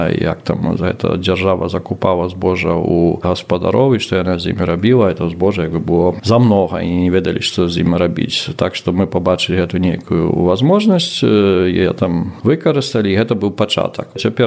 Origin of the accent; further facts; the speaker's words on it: Poland; калі ты гаварыў, што я беларус там з Польшы